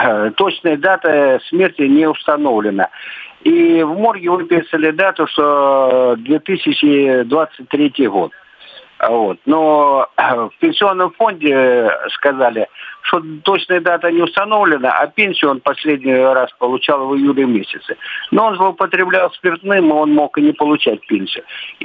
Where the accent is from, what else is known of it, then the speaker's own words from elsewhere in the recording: Rostov-on-Don, Rostov Oblast, Russia; я из Ростова.